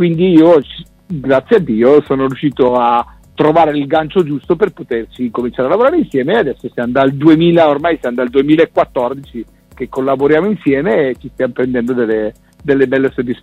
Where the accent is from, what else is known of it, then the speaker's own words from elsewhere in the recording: Milan, Lombardy, Italy; born there; moved away as an adult; io sono nato a Milano. Adesso vivo sul lago di Garda da 15 anni ormai, e mi sono trasferito sul lago di Garda proprio esclusivamente per lavorare nella musica.